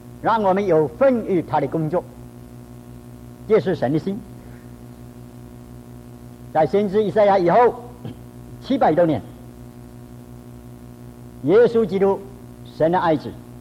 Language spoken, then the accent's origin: Chinese; China; 我们是中国人，看一个英国的